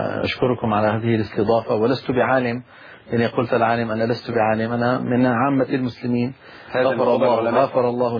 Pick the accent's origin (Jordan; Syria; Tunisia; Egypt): Syria; Damascus, Damascus Governorate; من مدينة دمشق في سوريا. ولدت في دمشق سنة 1955 ودرست في مدارسها النظامية إلى الثانوية العامة العلمي، القسم العلمي.